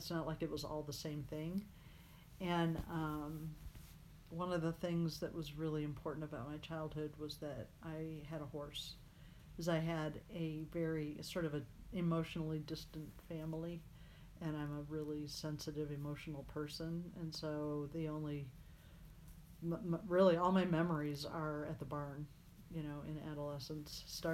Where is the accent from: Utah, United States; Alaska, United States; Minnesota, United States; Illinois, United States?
Illinois, United States; Naperville; I grew up in the suburbs of Chicago, mostly Naperville, but we moved around a little bit and then went to college in southern Indiana.